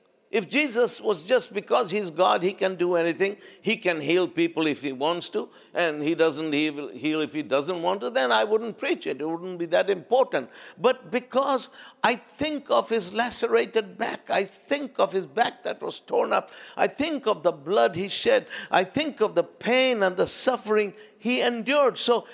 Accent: Pakistan; where I grew up in Pakistan, we have those tiny little thorn bushes.

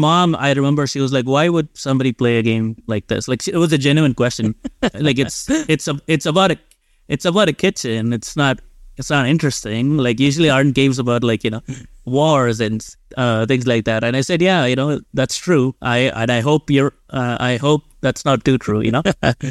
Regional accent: India; But growing up in India, it is the game.

